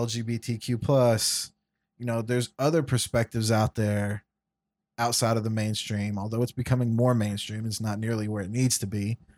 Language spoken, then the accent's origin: English; United States; This is my family and this is my culture and it's okay. And it's okay to be this. I'm an American too.